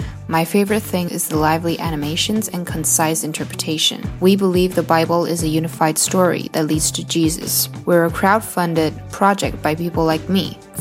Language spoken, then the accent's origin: English; Taiwan; I'm from Taiwan.